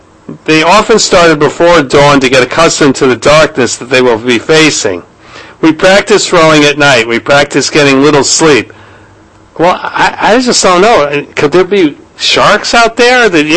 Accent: France; English is a second language; moved away; I came from France, but they accepted me and allowed me to share this with them.

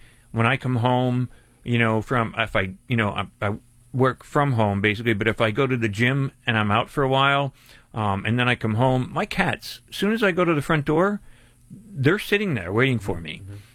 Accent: Pennsylvania, United States; I mean, I grew up a kid in Pennsylvania with a dog and a cat, and we used to breed beagles.

